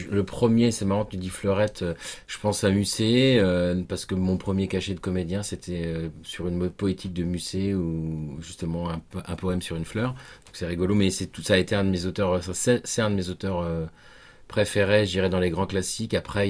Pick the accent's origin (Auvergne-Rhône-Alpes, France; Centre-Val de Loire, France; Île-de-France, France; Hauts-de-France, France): Centre-Val de Loire, France; Tours; je viens de Tours puisque je suis né à l'hôpital Velpeau, c'est pas une blague, c'est vrai. Donc après quelques allers-retours dans la capitale et des choses comme ça, je me suis réétabli à Tours.